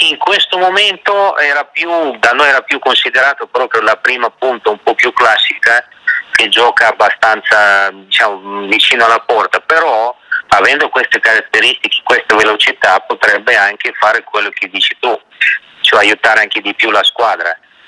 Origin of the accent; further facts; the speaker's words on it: Russia; io da russo lo dico